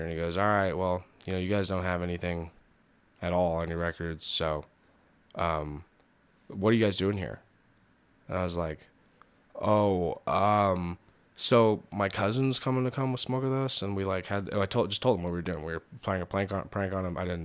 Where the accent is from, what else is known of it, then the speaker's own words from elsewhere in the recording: California, United States; It is in the town over from my hometown. So the thing about my hometown is that it did not have a police department. It was fully operated by sheriffs.